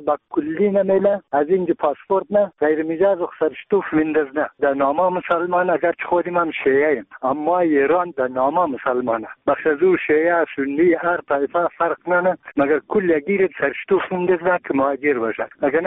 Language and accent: Persian; Bamyan, Afghanistan; ما یک تن از بامیانیم.